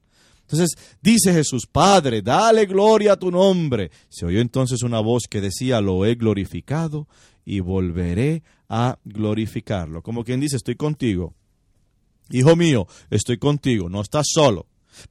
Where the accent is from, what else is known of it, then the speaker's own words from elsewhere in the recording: Puerto Rico; yo me crié en Puerto Rico en la plantación de caña de azúcar en la hacienda de mi abuelo.